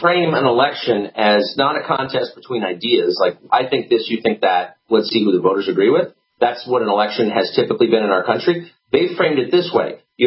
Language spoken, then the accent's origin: English; United States; Like, I don't know, I'm an American, he's the president.